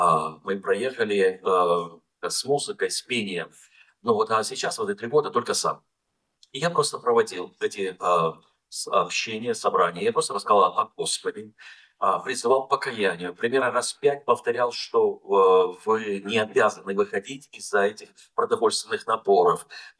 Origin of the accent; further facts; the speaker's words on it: Krasnodar Krai, Russia; Я говорю, да, я из Кубани.